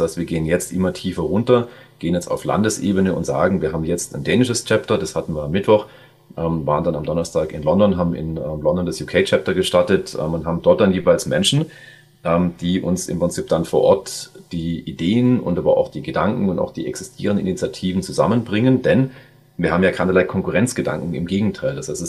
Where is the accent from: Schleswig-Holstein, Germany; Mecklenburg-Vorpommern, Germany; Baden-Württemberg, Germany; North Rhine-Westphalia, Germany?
Baden-Württemberg, Germany; Jetzt bin ich gebürtiger Schwabe